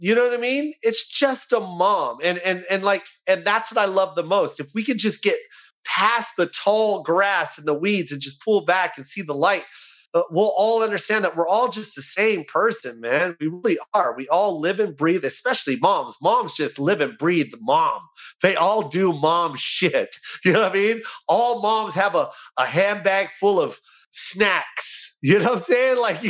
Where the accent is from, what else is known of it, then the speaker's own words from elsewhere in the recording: Philippines; But then I wore the flag on my chest to let everybody know that I was Filipino.